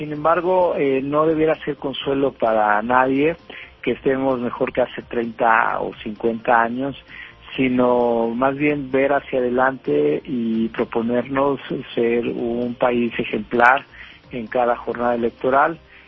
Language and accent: Spanish; Mexico; sí hay que inconformarnos como mexicanas y mexicanos sobre estas situaciones